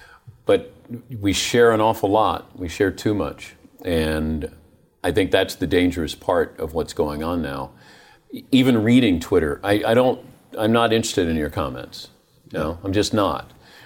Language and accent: English; Ohio, United States; if I grew up in Ohio and to talk about Ohio State and be critical of Urban Meyer, that's my job.